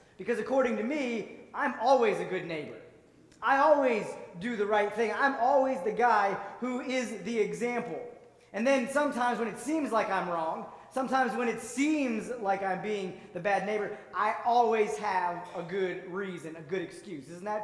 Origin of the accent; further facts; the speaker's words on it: Pittsburgh, Pennsylvania, United States; And since we're all from Pittsburgh, we all are familiar with Mr. Rogers